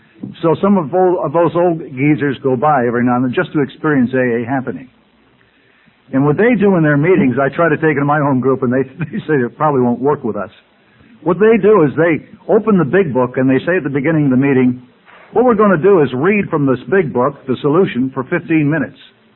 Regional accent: Ireland; The old Irish line, you know, I'm Irish, I cry at supermarket openings

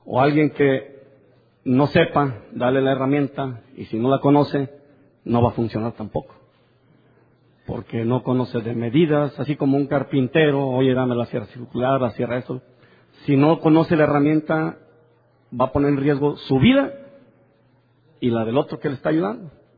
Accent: Colima, Mexico; Yo vengo del área de Colima. Nosotros venimos varios compañeros del área de Colima.

